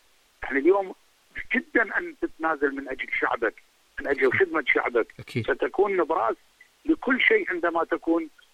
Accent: Iraq; وانا ابن العراق ولن أخشى أحد عندما أقول الحقيقة

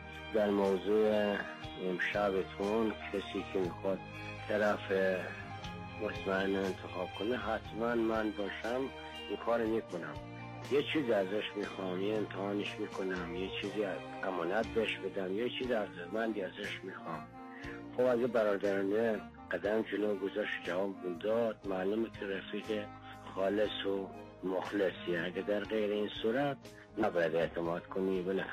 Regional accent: Khorasan, Iran; و سرابی هم از خراسان هستم.

